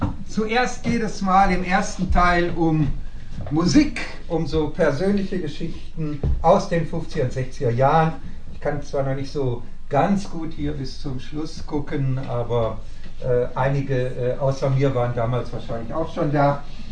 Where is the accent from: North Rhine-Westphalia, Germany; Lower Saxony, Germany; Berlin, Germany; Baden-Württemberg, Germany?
North Rhine-Westphalia, Germany; Essen; ich komme aus Essen, aus so einer Katholenfamilie.